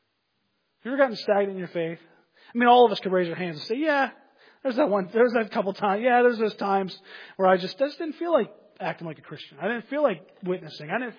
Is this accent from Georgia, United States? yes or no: no; Pennsylvania, United States; When I grew up in Pennsylvania, we called it pop, and then I moved to Florida, they call it soda.